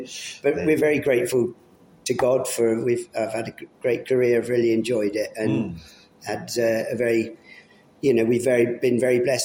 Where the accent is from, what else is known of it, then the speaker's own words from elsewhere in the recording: Merthyr Tydfil, Wales, United Kingdom; I'm originally from Merthyr Tydfil, yeah.